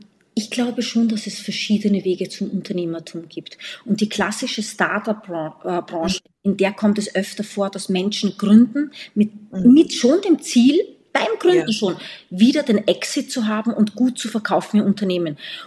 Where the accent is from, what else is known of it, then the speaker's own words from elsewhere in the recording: Austria; born there; und ich bin ja eigentlich gebürtige Österreicherin. Meine Mama ist Brasilianerin